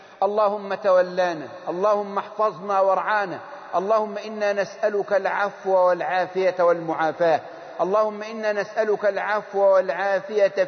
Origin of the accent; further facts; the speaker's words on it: Egypt; بلدنا مصر